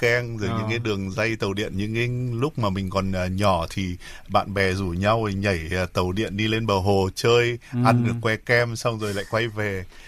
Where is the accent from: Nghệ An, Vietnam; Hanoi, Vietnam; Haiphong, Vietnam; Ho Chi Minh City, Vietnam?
Hanoi, Vietnam; Anh thì anh cũng có rất là nhiều tình cảm đối với Hà Nội. Từ khi mình còn bé thì ông bà rồi bố mẹ đưa đi chơi như thế nào